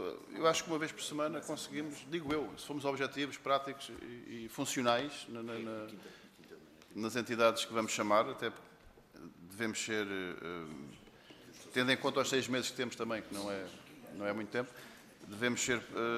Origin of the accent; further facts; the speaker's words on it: Setúbal, Portugal; Eu sou de Setúbal, sou aqui ao lado, portanto não tenho que viajar 5 horas